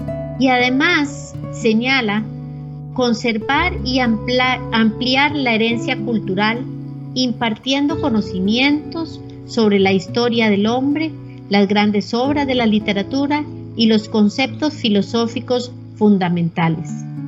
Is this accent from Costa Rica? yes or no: yes; Costa Rica; Los fines de la educación en mi país, Costa Rica, no muy distintos a los de los otros países hermanos